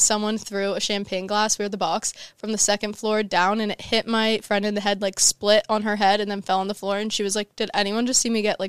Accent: East Coast, United States; Coachella is like a new thing for me because I grew up on the East Coast.

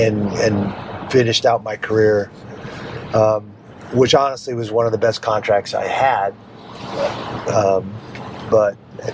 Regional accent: Seattle, Washington, United States; My girlfriend's from Massachusetts. I'm from Seattle, so I'm more of a Starbucks guy, but we have this debate all the time.

